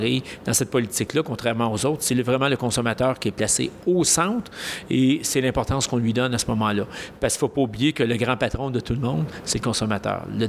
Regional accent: Howick, Quebec, Canada; Je viens d'une petite communauté, j'ai grandi à Hawick, en Montérégie, où le territoire est occupé par quoi? Par des agriculteurs, par des fermes.

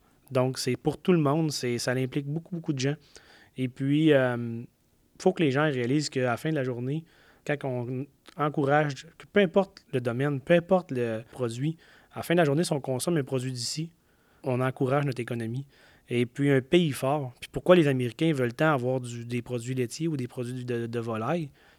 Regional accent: Saint-Hyacinthe, Quebec, Canada; moi je viens de Saint-Hyacinthe, je parle de cet exemple-là.

